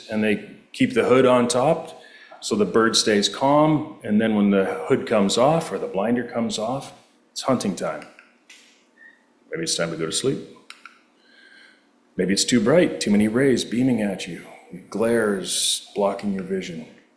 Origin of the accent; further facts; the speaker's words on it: Ontario, Canada; even though I grew up in Waterloo County.